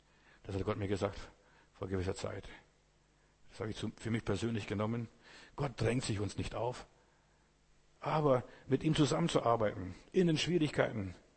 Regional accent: Baden-Württemberg, Germany; ich bin kein Bayer, ich bin aus dem Schwabenland.

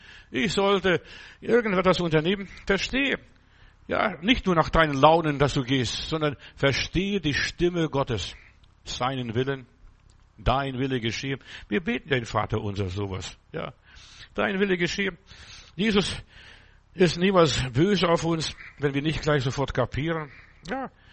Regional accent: Lithuania; das sieht aus wie bei uns in Litauen im Kreuzotter-Brutgebiet.

